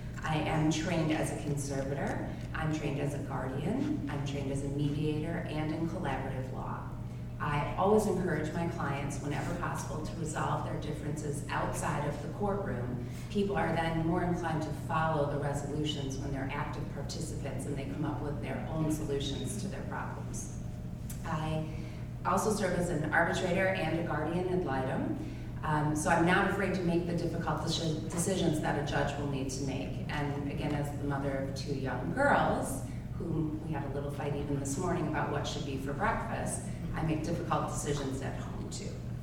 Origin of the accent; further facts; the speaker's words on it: Wisconsin, United States; I came here from Wisconsin in a very small town where winters were very long and very cold, and summers were very cold as well.